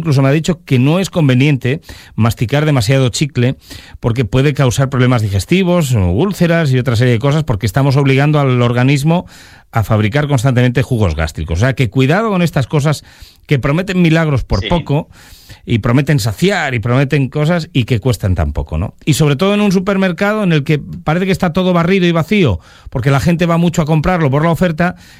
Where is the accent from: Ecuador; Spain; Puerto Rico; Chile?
Spain; León, Castile and León; para los que somos de León